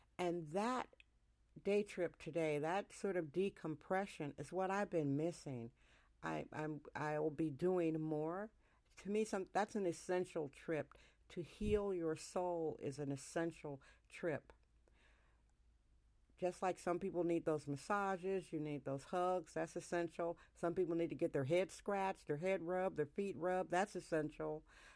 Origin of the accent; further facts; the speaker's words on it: Wisconsin, United States; I'm corny as they come. I'm from Wisconsin.